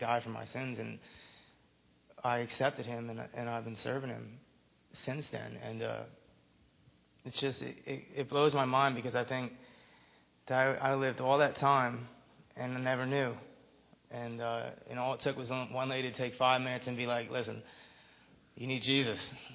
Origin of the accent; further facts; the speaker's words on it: New Jersey, United States; I'm 29. Born and raised in New Jersey.